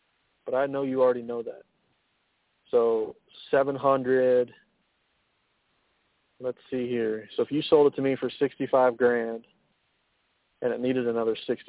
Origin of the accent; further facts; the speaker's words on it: Midwest, United States; I'm from the Midwest. We used to go there when I was a kid.